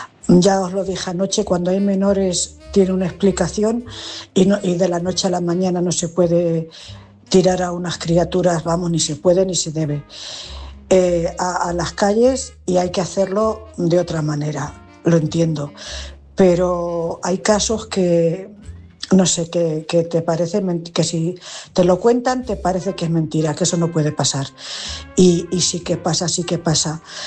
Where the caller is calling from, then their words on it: Cuenca, Castilla-La Mancha, Spain; de Cuenca.